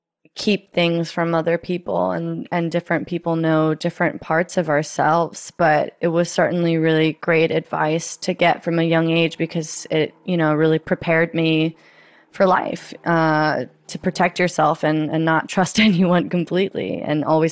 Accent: United States; and as an American, I felt entitled to it

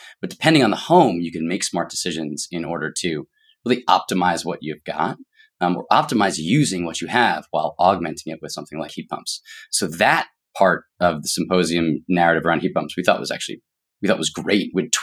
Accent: Boston, Massachusetts, United States; I'm from Boston.

